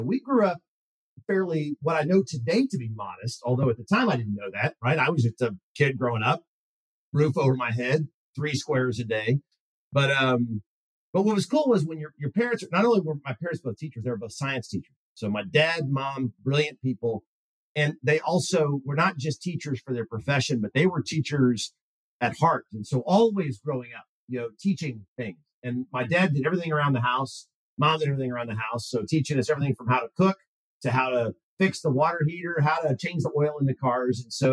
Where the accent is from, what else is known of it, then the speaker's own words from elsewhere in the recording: Irving, Texas, United States; That was what it was like growing up in Irving.